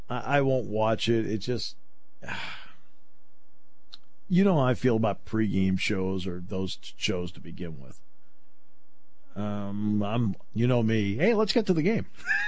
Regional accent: Philadelphia, Pennsylvania, United States; I'm from Philadelphia.

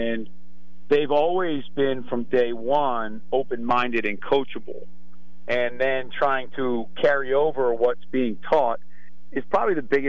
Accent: Philadelphia, Pennsylvania, United States; I feel like, growing up in Philadelphia, I feel like this is my own version of WIP after an Eagles game on a Sunday

